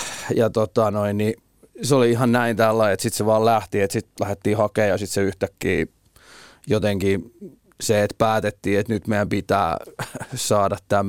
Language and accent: Finnish; Turku, Southwest Finland, Finland; now in Tampere, Finland; Kun mä asun Tampereella ja mä oon Turusta alun perin kotoisin